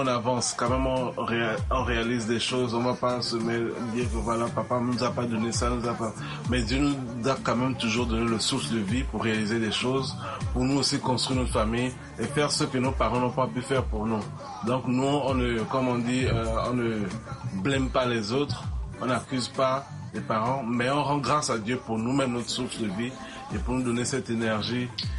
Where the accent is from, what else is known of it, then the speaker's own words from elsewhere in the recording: Togo; Et nous, on a grandi au Togo particulièrement.